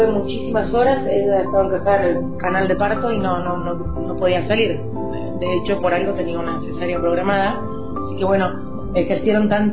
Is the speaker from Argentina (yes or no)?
yes; San Rafael, Mendoza, Argentina; soy mamá de … soy de San Rafael, Mendoza.